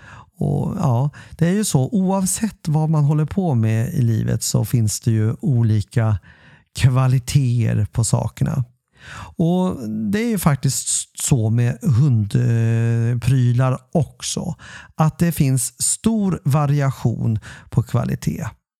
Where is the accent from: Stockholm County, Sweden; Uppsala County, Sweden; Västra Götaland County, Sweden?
Stockholm County, Sweden; Stockholm; Jag är uppväxt i Stockholm, inte så långt ifrån Älvsjömässan där Stockholms hundmässa håller hus.